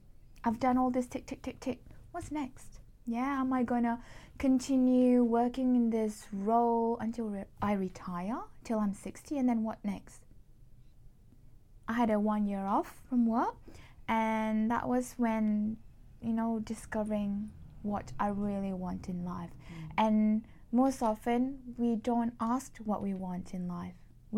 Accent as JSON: {"language": "English", "country": "Malaysia", "said": "So a bit of my background, I'm Malaysian by origin. So in Malaysia, we are, put it this way, like conditioned to have a degree from university."}